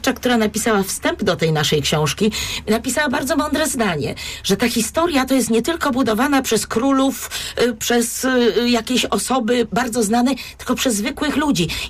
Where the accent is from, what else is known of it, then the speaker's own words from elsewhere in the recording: Poznań, Greater Poland Voivodeship, Poland; Nie, ja nie jestem z Winiar. Ja właściwie jestem poznanianką z krwi i kości, ponieważ jakby urodziłam się na Starym Mieście, potem zaliczyłam Wildę, 40 lat Łazarza, w tej chwili na Jeżycach. Więc czuję Poznań właściwie, można powiedzieć, tak przez skórę.